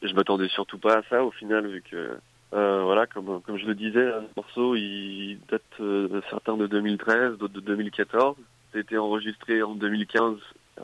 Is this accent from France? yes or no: yes; Lyon, Auvergne-Rhône-Alpes, France; Ouais, je suis né à Croix-Rousse, ouais. Donc on va dire lyonnais de souche.